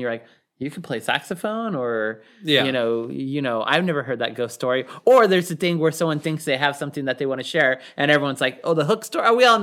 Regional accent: Pacific Northwest, United States; One thing, when I was a kid, like growing up in the Northwest, you would go, I was living on a military base

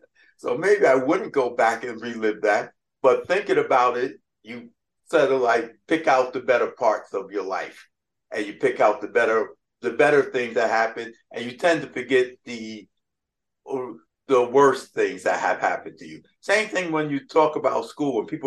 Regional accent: New York, United States; I moved from the South Bronx into a mob neighborhood. So I kind of like had friends who were in the mob and on their way to being in the mob.

